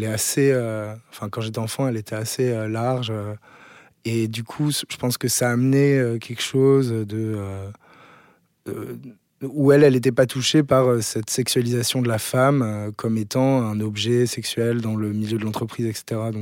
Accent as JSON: {"language": "French", "region": "Centre-Val de Loire", "country": "France", "said": "Parce que je viens du Cher."}